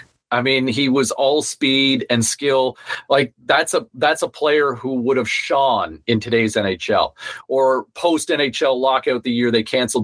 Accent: Ottawa, Ontario, Canada; I grew up in Ottawa originally

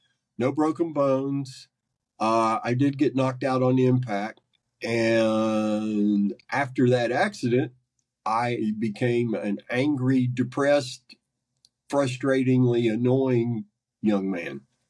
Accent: Huntington, West Virginia, United States; born there; Well, I was born in Huntington, West Virginia, 63 years ago. I just recently turned 63.

